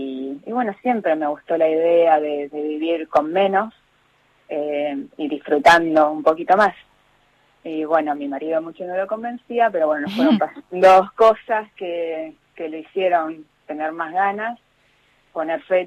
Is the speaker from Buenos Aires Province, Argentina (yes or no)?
yes; Quilmes, Buenos Aires Province, Argentina; now in Chascomús, Argentina; Sí, somos nacidos en Quilmes, vivimos mucho tiempo en Quilmes y ahora ya hace unos cuantos años que estamos viviendo en Chascomús.